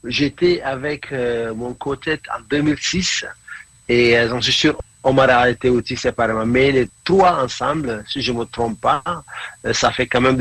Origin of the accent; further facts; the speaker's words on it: Senegal; moi je suis du Sénégal